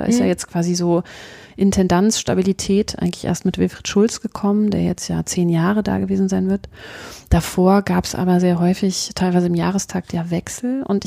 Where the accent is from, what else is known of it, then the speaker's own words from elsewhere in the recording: Hesse, Germany; moved away as an adult; nach meiner Schauspielausbildung nach NRW gekommen, weil ich komme gar nicht aus NRW, ich komme eigentlich aus Hessen.